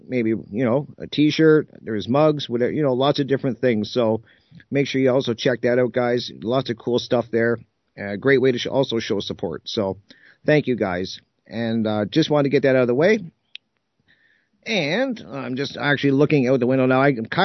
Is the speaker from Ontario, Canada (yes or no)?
yes; Ontario, Canada; because, you know, I'm from Ontario, Canada, I had to get him on there.